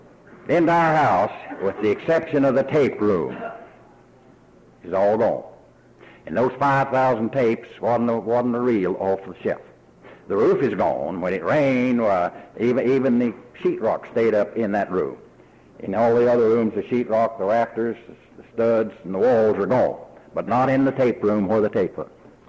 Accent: Texas, United States; born or raised there

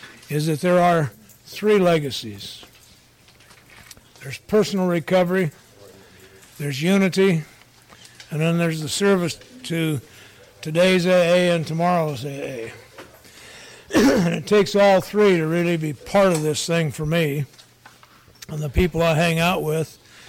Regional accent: Colorado, United States; And I'm from Colorado, and it's so dry right now we can't even breathe.

